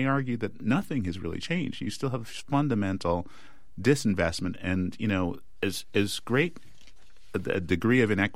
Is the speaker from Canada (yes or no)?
yes; Canada; no more than I built the environment that I grew up in Canada.